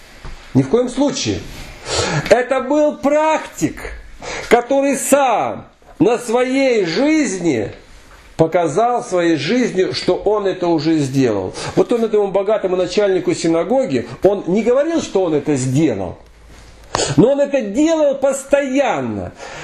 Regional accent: Vorkuta, Komi Republic, Russia; я вырос в Воркуте

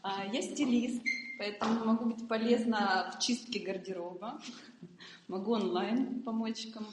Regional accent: Kyiv, Ukraine; Я из Киева.

